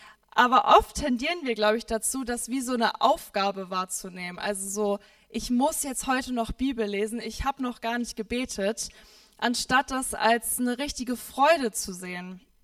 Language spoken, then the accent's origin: German; Gifhorn, Lower Saxony, Germany; ich komme aus Gifhorn, aus der Kirche im Brauhaus